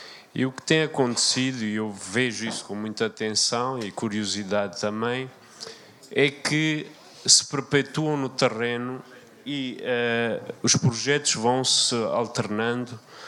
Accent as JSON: {"language": "Portuguese", "country": "Mozambique", "said": "eu próprio, enquanto moçambicano na diáspora"}